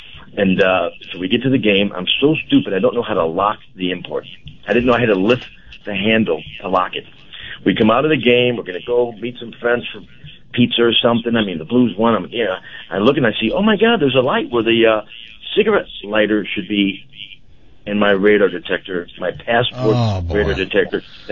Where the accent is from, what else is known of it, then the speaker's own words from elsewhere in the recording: Normandy, Missouri, United States; she grew up in Ferguson, and I grew up in Normandy.